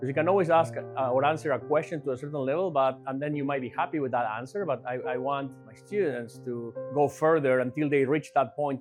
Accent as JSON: {"language": "English", "town": "Río Gallegos", "region": "Santa Cruz", "country": "Argentina", "tie": "born or raised there", "said": "I was born in Rio Gallegos in the south of Argentina, and I grew up there."}